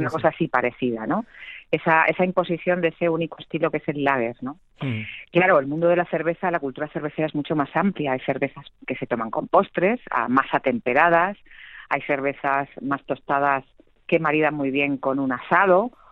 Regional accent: Madrid, Community of Madrid, Spain; now in Cerezo, Spain; Yo soy madrileña, nos conocimos hace unos años

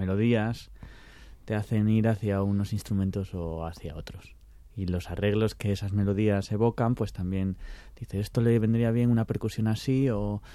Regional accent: Asturias, Spain; born there; nací en Asturias y toco el bajo eléctrico.

